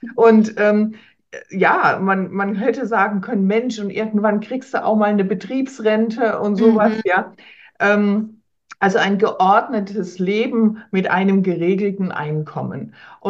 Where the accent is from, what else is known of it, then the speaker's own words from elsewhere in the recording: Heidelberg, Baden-Württemberg, Germany; born there; ich bin in Heidelberg geboren, lebe in der Nähe von Heidelberg, also im Badischen. Ich bin über 50 mittlerweile.